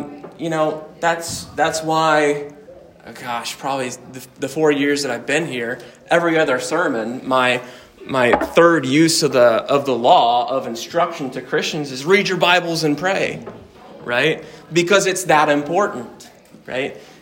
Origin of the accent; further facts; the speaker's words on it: United States; What am I doing? I'm American. What can I say?